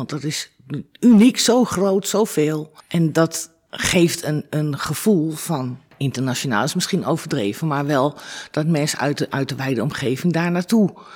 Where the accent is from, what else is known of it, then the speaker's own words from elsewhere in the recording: Amsterdam, North Holland, Netherlands; Amsterdam.